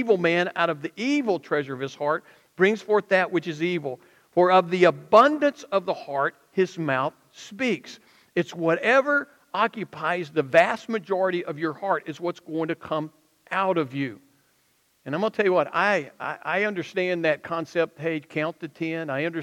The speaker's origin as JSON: {"language": "English", "region": "Alabama", "country": "United States", "tie": "born or raised there", "accent": "Alabama redneck backwoods", "said": "I would start talking like I grew up in Alabama and stayed in Alabama. I used to have a very strong accent, by the way, and God has cured me of that. But I'm talking about an Alabama redneck backwoods accent."}